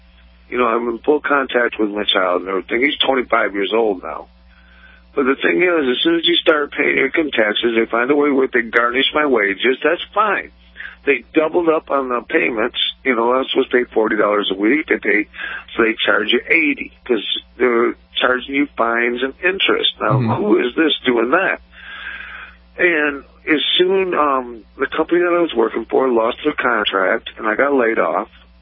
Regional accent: Florida, United States; Well, what happened is you know, I came back to Florida. I'm from Florida originally.

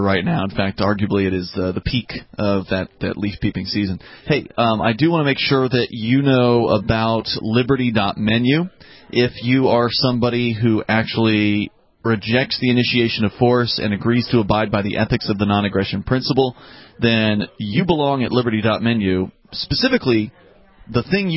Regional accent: Florida, United States; I'm from Florida where every bridge is a drawbridge.

